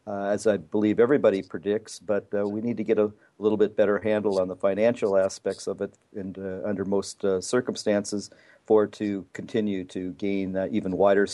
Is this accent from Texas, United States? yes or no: no; St. Paul, Minnesota, United States; I'm from St. Paul, Minnesota, where I practice cornea and external disease, as well as refractive surgery and cataract surgery as my interests.